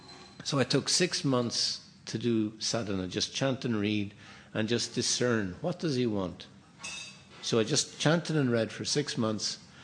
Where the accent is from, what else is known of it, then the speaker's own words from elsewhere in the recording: Ireland; I'm Irish, we like that too.